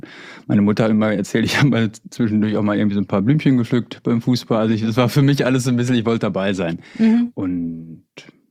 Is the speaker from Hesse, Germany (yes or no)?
no; Bad Oeynhausen, North Rhine-Westphalia, Germany; ich komme aus Bad Oeynhausen in Ostwestfalen, für die, die es nicht wissen, wo Bad Oeynhausen liegt.